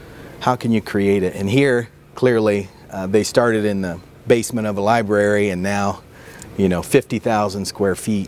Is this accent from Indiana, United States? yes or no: yes; Marion, Indiana, United States; I'm from Marion, Indiana, and I used to work for the city of Fishers